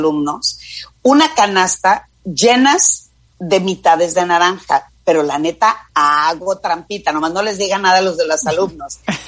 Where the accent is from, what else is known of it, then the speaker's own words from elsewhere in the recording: Culiacán, Sinaloa, Mexico; Y como buena norteña, yo soy de Culiacán